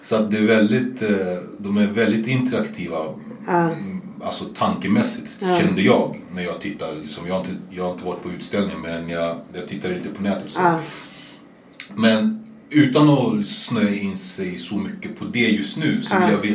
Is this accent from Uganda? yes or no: yes; Uganda; now in Sweden; Jag har ju fortfarande Uganda där jag kommer ifrån. Jag har det kvar.